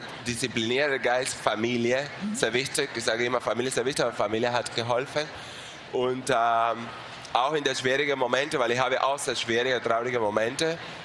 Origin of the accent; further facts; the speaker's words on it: Cuba; German is a second language; Ich sage, ich komme aus Kuba.